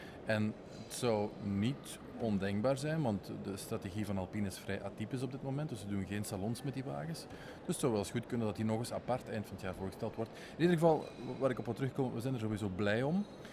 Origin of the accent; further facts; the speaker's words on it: Sint-Truiden, Flanders, Belgium; kwam hier net trouwens nog iemand tegen uit mijn thuisstad, uit Sint-Truiden